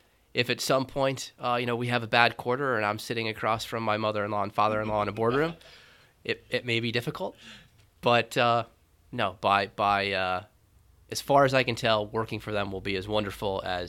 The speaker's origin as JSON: {"language": "English", "country": "United States", "said": "You know, as an American moving abroad, I think moving to a place like Paris or Madrid would be difficult."}